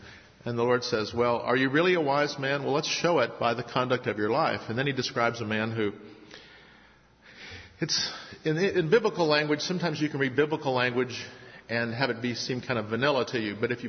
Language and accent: English; Midwest, United States; now in Atlanta, United States; And I grew up in the Midwest, and actually Atlanta has more tornadoes in the spring than any other part of the country, and have had one go over my house.